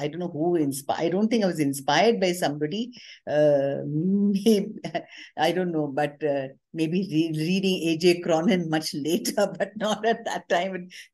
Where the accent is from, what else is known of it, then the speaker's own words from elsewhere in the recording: Delhi, India; I grew up in Delhi mainly because my father had a very prolonged posting in Delhi.